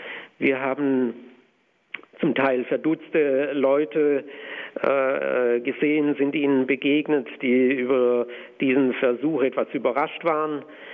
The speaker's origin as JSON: {"language": "German", "town": "Waldkirch", "region": "Baden-Württemberg", "country": "Germany", "tie": "born or raised there", "said": "wurde ich am 6. Oktober 1991 in meiner Heimatgemeinde in Waldkirch bei Waldshut mit 2 weiteren Mitbrüdern zum Priester geweiht."}